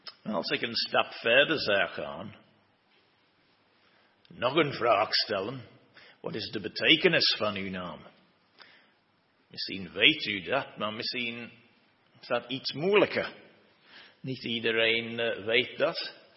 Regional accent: United Kingdom; Dutch is a second language; now in Belgium; ik ben niet vanuit België afkomstig. Ik ben afkomstig uit Groot-Brittannië, maar ik woon wel in België sinds 1995, dus 28 jaar intussen.

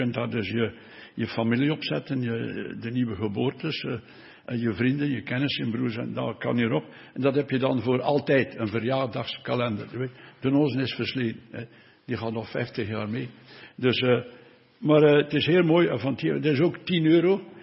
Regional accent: Brussels, Brussels-Capital Region, Belgium; Ik ben opgevoed in de BZ in Brussel.

